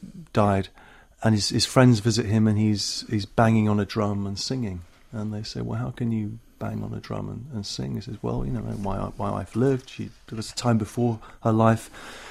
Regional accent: Liverpool, North West England, United Kingdom; I'm from Liverpool originally.

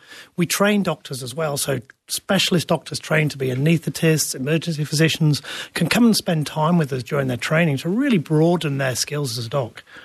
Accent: Yorkshire and the Humber, United Kingdom; moved away as an adult; now in Australia; I'm a Yorkshireman originally.

